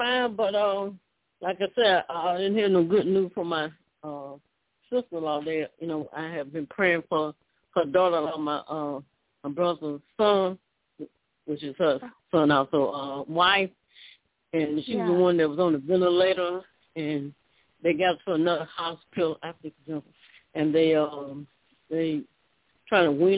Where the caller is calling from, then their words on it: Alabama, United States; of Alabama.